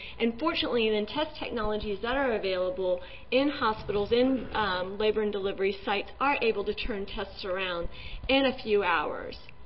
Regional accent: Florida, United States; I was from Florida.

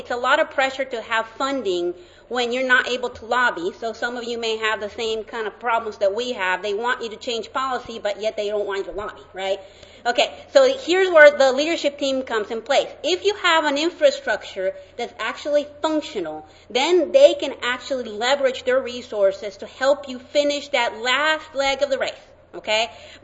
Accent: Costa Rica; accent: Latin; first language Spanish; English is a second language; now in Alabama, United States; I come from Costa Rica. Costa Rica is a very small country in Central America, and we speak Spanish. And then I landed in Alabama, so my accent, not only I have a Latin accent

